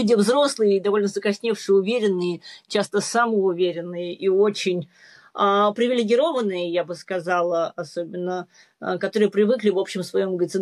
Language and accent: Russian; Moscow, Russia; Опять, как москвич, мне трудно это было долго осознать